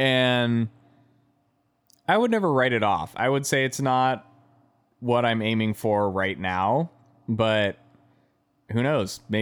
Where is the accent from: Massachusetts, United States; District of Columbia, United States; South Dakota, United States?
District of Columbia, United States; Washington; So I grew up in Washington, D.C., and later on in my high school years, this festival was happening